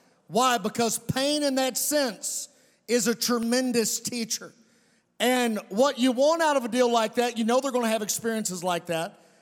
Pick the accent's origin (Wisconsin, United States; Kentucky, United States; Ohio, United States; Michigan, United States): Kentucky, United States; I'm from Webster County, Kentucky.